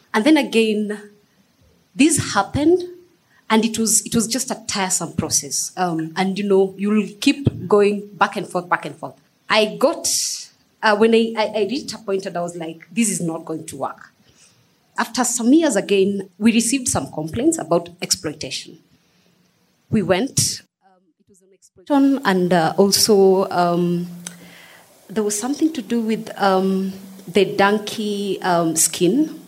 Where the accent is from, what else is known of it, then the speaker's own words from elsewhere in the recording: Kenya; I'm from Kenya.